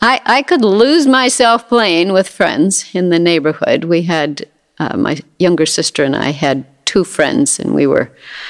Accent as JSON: {"language": "English", "town": "Minneapolis", "region": "Minnesota", "country": "United States", "tie": "born or raised there", "said": "So I grew up mostly in South Minneapolis. It's great. I loved it. I love the city."}